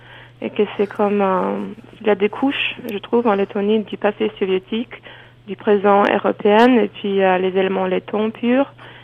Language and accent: French; Toronto, Ontario, Canada; born there; also born or lived in Riga, Latvia; Je suis d'origine lettonne, mais je suis née à Toronto. Et j'ai passé de 2006 jusqu'à 2010 à Riga.